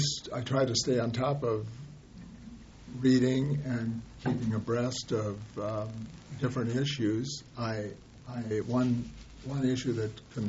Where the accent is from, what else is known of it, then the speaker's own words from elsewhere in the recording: Minnesota, United States; it's exciting to see some of the things that are happening in greater Minnesota. Even in my hometown, there's a proposal now to provide multi-use for the old state hospital facility.